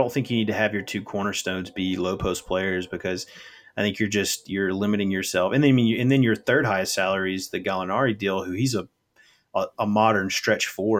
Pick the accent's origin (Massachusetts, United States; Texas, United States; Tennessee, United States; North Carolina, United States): Tennessee, United States; Memphis; I am from the Memphis area and a big Memphis Grizzlies fan